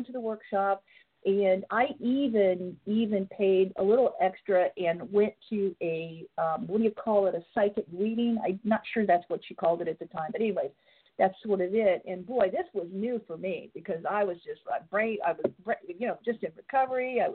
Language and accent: English; Nova Scotia, Canada; because I'm from Nova Scotia